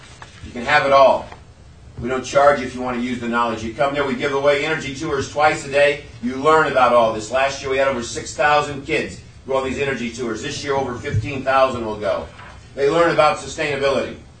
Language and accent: English; United States; now in Kodiak, United States; I'm an American by birth, I'm an Alaskan by choice, I've been here for 40 years.